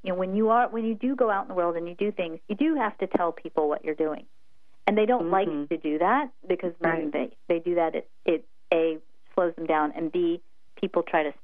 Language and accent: English; United States; We are, and actually being American, frankly.